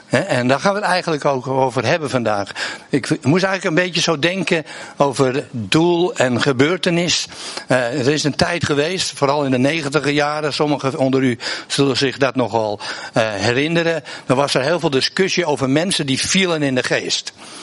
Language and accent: Dutch; Amsterdam, North Holland, Netherlands; Ik kom zelf ook uit Amsterdam, uit de Jordaan. Ik ben echt een Jordanees. Mijn ouders die kwamen wel uit deze omgeving en zijn toen naar Amsterdam getrokken.